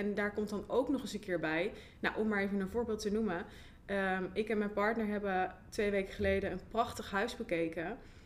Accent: Zwolle, Overijssel, Netherlands; En ik kom uit Zwolle

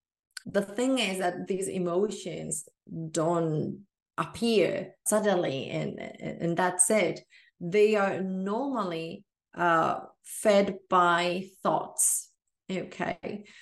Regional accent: southern Spain, Spain; I'm from Spain, from the south of Spain, to be more precise.

